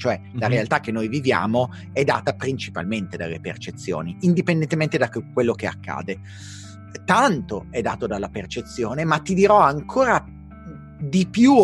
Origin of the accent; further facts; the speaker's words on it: Milan, Lombardy, Italy; Esatto, e da milanese questa cosa mi tocca particolarmente.